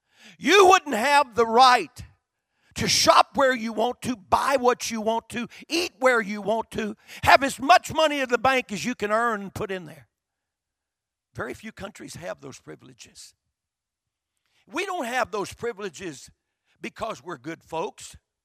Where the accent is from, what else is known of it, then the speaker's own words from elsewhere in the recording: United States; And I'm an American.